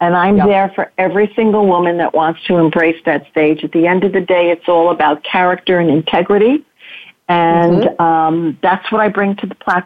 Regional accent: Arizona, United States; I'm from Arizona, so I kind of know the cities around me better

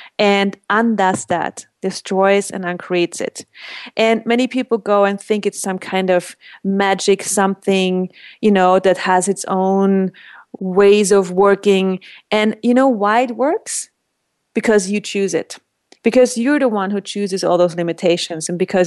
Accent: Vienna, Austria; I'm from Vienna, Austria, which is a really big city.

